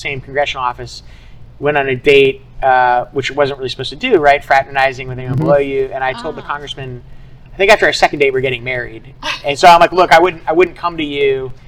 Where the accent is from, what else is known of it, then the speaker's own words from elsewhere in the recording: Feather Sound, Florida, United States; I grew up in Feather Sound and went to all school until high school in like South St. Pete.